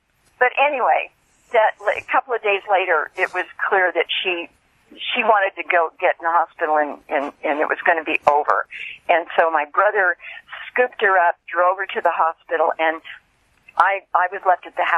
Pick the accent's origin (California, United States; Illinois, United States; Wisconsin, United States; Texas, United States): California, United States; Yuba City; this movie I did, and it played my hometown drive-in, played the drive-in in Yuba City.